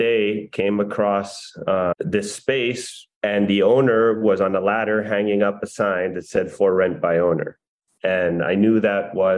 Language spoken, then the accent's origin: English; Monterrey, Nuevo León, Mexico; English is a second language; I would take a Combi to school growing up in Monterrey.